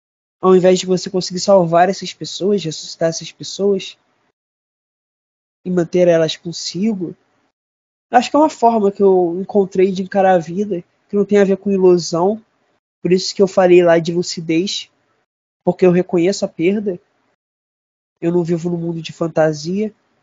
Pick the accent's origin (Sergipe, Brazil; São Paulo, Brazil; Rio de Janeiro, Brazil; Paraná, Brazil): Rio de Janeiro, Brazil; Eu voltei recentemente a morar na Tijuca, que é o bairro onde eu nasci e fui criado. Nasci não exatamente, mas fui criado desde quando eu era muito pequeno.